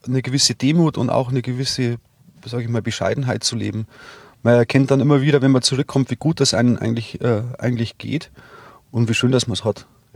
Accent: Rosenheim, Bavaria, Germany; Traunsteiner Landkreis, das ist für mich meine Heimat, das ist für mich daheim, die Berge, die Seen, Rosenheim selber, da fühle ich mich daheim.

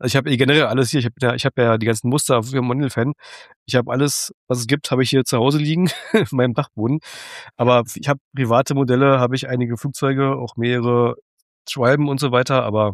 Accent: Berlin, Germany; ich komme aus Berlin

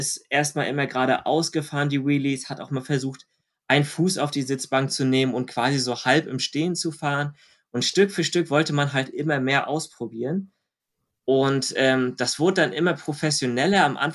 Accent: Schwerin, Mecklenburg-Vorpommern, Germany; bei mir in Schwerin, das ist die Stadt, wo ich herkomme

